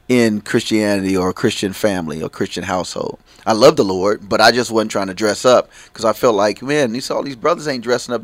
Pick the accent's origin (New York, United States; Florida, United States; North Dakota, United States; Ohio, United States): New York, United States; I'm originally from New York. I shouldn't have made it out.